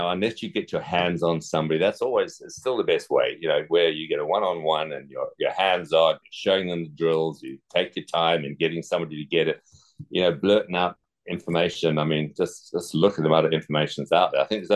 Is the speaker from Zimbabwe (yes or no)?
yes; Zimbabwe; born or raised there; also born or lived in England